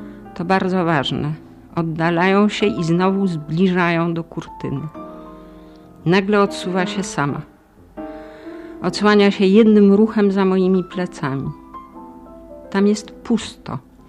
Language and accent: Polish; Margonin, Greater Poland Voivodeship, Poland; No, urodziłam się na wsi, właśnie w lesie, w Margoninie. To jest małe miasteczko, obok jest wieś i tam jest taka, była wtedy szkoła dla leśniczych, której dyrektorem był mój ojciec.